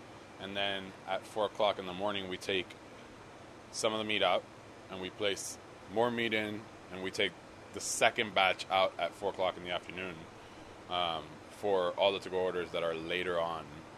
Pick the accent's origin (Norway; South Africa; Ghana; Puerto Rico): Puerto Rico; I'm originally from Puerto Rico